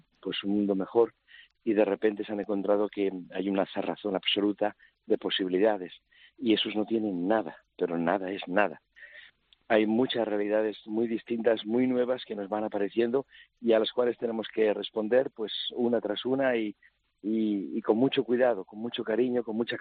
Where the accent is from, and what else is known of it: Madrid, Community of Madrid, Spain; born or raised there; also born or lived in Cuenca